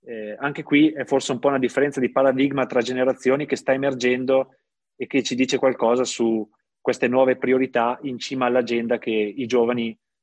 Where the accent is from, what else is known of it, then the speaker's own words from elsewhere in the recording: Lodi, Lombardy, Italy; io vengo da Lodi, che è un piccolo centro per certi versi simile